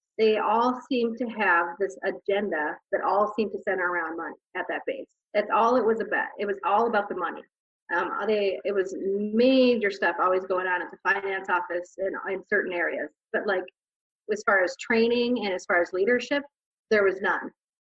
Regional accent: Minnesota, United States; now in Arizona, United States; and you're from Minnesota too, I'm from Minnesota, and the Minnesota Guard was just completely on the up and up.

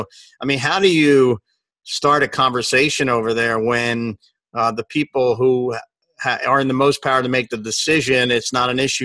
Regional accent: Philadelphia, Pennsylvania, United States; we've had incidents just recently where a senator's back in my hometown of Philadelphia

